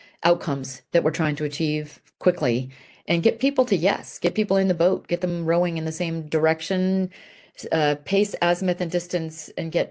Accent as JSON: {"language": "English", "country": "Italy", "tie": "born or raised there", "said": "I grew up in Italy as a military brat"}